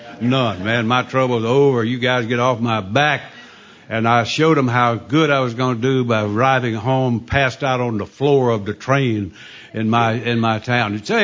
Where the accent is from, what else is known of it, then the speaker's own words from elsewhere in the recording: Mayberry, North Carolina, United States; I grew up in Mayberry, North Carolina. I mean, man, we didn't even have a town drunk.